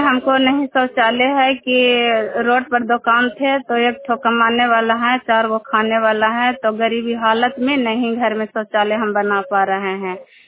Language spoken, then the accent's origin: Hindi; Yashwantpur, Bihar, India; मैं चंडी प्रखंड यशवंतपुर गाँव के रहने वाले हूँ।